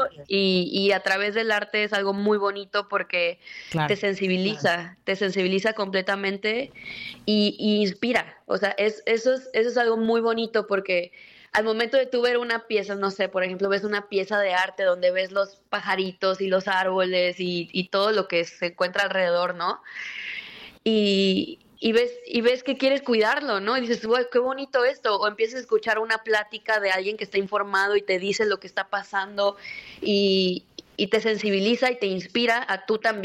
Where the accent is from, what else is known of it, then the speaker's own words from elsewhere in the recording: Los Cabos, Baja California Sur, Mexico; Yo soy de Los Cabos, mi familia es chollera, yo también. Mis abuelos aprendieron a nadar en el Estero.